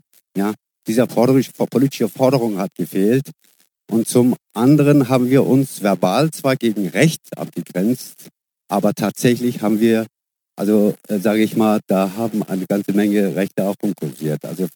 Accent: Frankfurt, Hesse, Germany; bin Frankfurter.

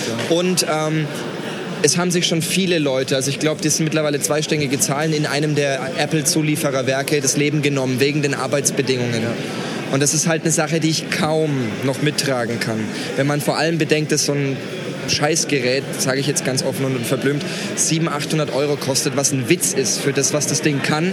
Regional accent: Würzburg, Bavaria, Germany; now in Berlin, Germany; Ich stelle mich jetzt einfach mal mit als Berliner vor, obwohl ich eigentlich aus Würzburg stamme.

